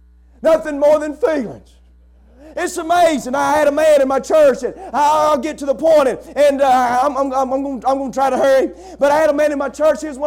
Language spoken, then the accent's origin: English; Alabama, United States; I want to tell you what Bear Bryant said since I'm known from Alabama.